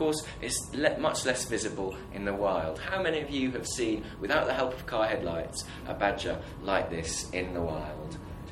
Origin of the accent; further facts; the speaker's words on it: East of England, United Kingdom; I grew up in the Norfolk countryside